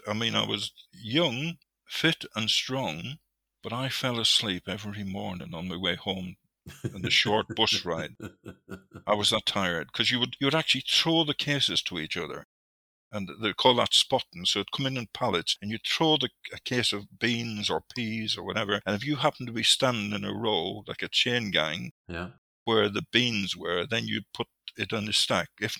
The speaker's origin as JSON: {"language": "English", "region": "Northern Ireland", "country": "United Kingdom", "tie": "born or raised there", "said": "I was brought up in County Tyrone in the mountains in Ireland, and without electricity, no water or television or telephone or anything like that."}